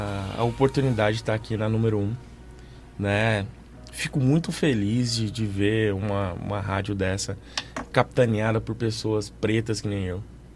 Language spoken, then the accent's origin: Portuguese; Mato Grosso do Sul, Brazil; eu estava em Fortaleza, mas eu sou do Mato Grosso do Sul. Mato Grosso do Sul.